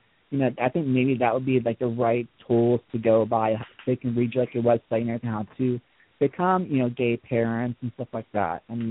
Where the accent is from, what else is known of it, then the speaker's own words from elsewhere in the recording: Pennsylvania, United States; accent: Pennsylvania twang; I mean, you know, I really can't really place my accent, but it's that kind of, you know, Pennsylvania twang kind of accent, or whatever you want to call it.